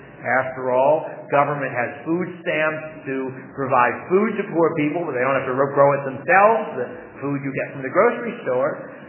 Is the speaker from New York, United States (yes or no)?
no; Chicago, Illinois, United States; I grew up in Chicago, but we spent our summers in New Hampshire.